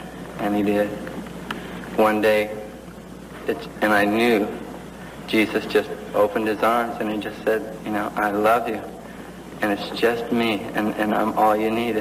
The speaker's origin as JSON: {"language": "English", "town": "Downey", "region": "California", "country": "United States", "tie": "born or raised there", "said": "Downey. I grew up in Downey."}